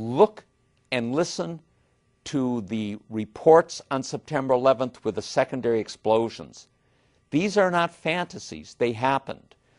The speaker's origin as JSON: {"language": "English", "country": "United States", "said": "I'm an American. My loyalty is strictly to the United States."}